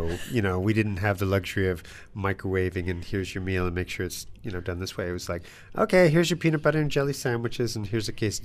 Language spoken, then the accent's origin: English; San Diego, California, United States; So I grew up in San Diego in the US, very kind of, you know, podoc town, white trash kind of California town. It was a very middle America kind of place to grow up.